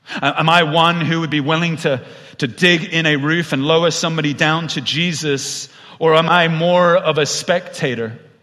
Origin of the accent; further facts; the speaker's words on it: United Kingdom; Because I'm British. And us British people, we don't like to upset anyone.